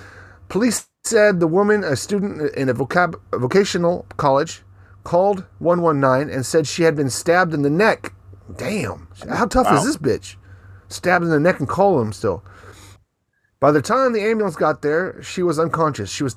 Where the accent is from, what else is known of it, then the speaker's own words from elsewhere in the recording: Fukuoka, Japan; This is from my hometown. Lovely hometown of Fukuoka.